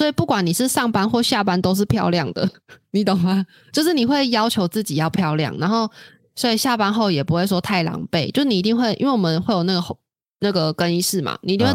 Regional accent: Taiwan; 可能因为我们是台湾人嘛

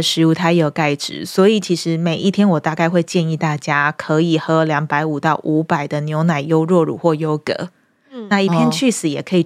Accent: Pingtung County, Taiwan; now in Taipei, Taiwan; 大家知道我是屏东人，我刚从屏东到台北的时候我非常惊讶，

